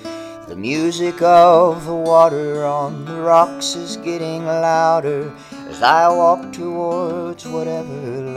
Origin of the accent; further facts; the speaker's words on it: Austin, Texas, United States; born there; also born or lived in Maui; So I spent my first birthday in Hawaii, but was born in Texas. And so I went back and forth between Austin every, you know, few months.